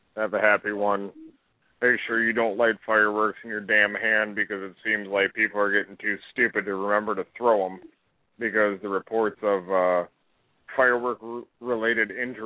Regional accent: the South, United States; I'm able to poke fun at this because I'm from the South too

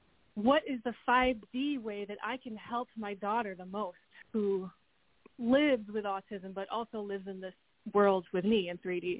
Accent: New York, United States; I'm from New York.

